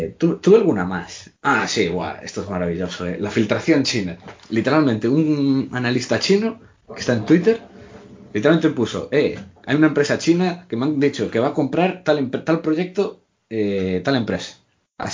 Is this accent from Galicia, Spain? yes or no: yes; O Carballiño, Galicia, Spain; Carballiño, que está cerca de Orense.